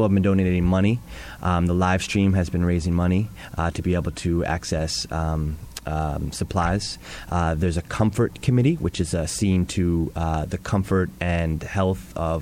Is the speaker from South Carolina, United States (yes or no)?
no; Brooklyn, New York, United States; I'm from Brooklyn, New York, and I'm an artist, activist, organizer, concerned citizen.